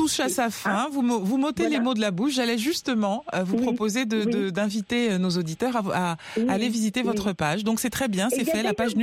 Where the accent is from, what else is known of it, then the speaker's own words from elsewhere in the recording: DR Congo; je suis congolaise aussi